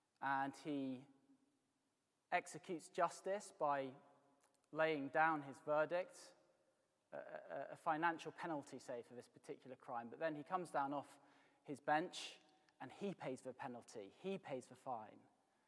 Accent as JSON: {"language": "English", "town": "York", "region": "Yorkshire and the Humber", "country": "United Kingdom", "said": "I come from York, and I was up in Leeds for a minister's conference."}